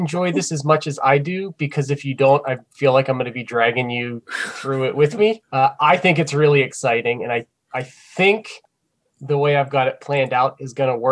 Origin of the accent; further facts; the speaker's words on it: United States; especially as an American that learned nothing about it.